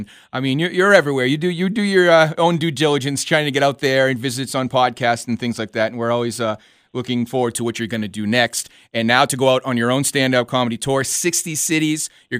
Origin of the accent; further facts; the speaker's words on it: New England, United States; accent: New England; moved away as an adult; now in Chattanooga, United States; You may know by my accent, I'm actually from New England. I just moved down to Chattanooga this past summer.